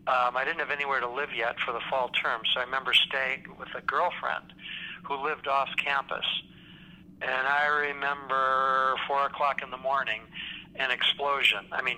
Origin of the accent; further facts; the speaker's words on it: Milwaukee, Wisconsin, United States; now in Oregon, United States; No, I grew up in Milwaukee.